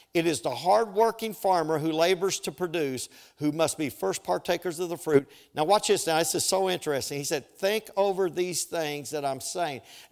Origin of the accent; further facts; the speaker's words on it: Flatwoods, Kentucky, United States; but I grew up in Flatwoods, Kentucky. We had one red light